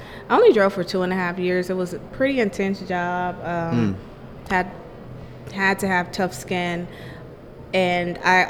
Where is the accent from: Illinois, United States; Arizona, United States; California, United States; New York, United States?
California, United States; You know, I grew up in the Fillmore, and it was a predominantly African-American neighborhood.